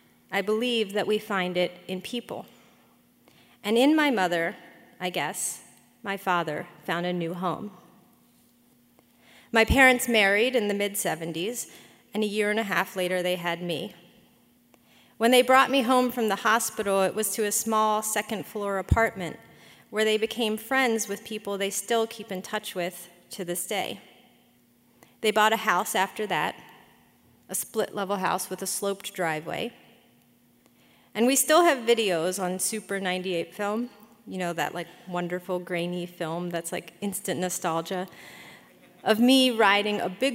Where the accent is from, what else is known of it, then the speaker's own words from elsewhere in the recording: Delaware, United States; born there; I was born in Delaware, which is a state that not many people know much about.